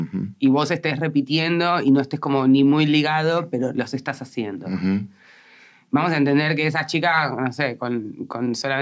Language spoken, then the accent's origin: Spanish; Argentina; O sea, yo, no, o sea, siendo de Argentina, sé que nosotros vivimos en crisis desde hace muchos años.